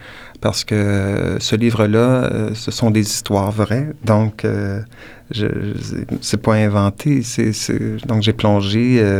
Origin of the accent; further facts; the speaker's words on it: Drummondville, Quebec, Canada; De Drummondville, donc de ma région natale.